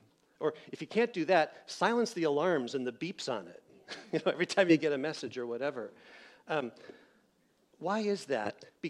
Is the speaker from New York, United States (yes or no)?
no; Seattle, Washington, United States; And he said, "Yeah, you're from Seattle." "Yeah, I'm from Seattle."